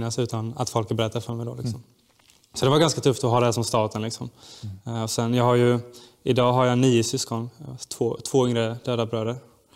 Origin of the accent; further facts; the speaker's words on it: Gislaved, Jönköping County, Sweden; Ja, jag växte upp i Gislaved.